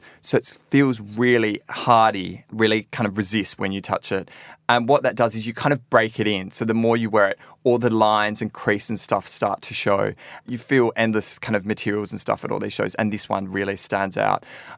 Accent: Perth, Western Australia, Australia; I've found an amazing designer from Perth, which is my hometown.

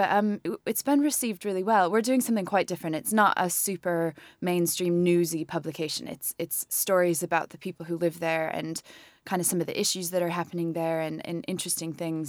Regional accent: Midwest, United States; I'm from the Midwest, and so I know Detroit fairly well

